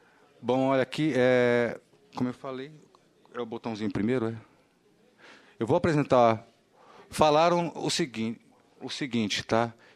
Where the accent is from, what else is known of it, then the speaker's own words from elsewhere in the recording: Brazil; Nós somos brasileiros, pesquisadores brasileiros, publicamos fora do Brasil, temos orgulho de sermos brasileiros